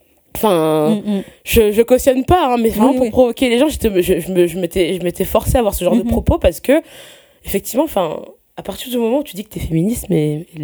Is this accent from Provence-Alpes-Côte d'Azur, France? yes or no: no; Paris, Île-de-France, France; j'ai grandi à Paris avant de vivre en banlieue.